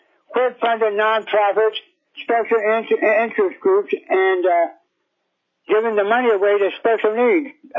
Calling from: Kasilof, Alaska, United States; I'm calling from Kasilov, and I'm representing the community.

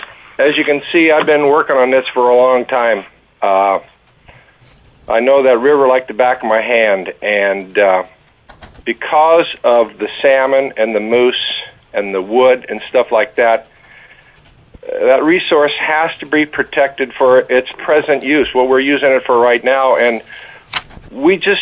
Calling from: Bethel, Alaska, United States; I'm testifying from Bethel.

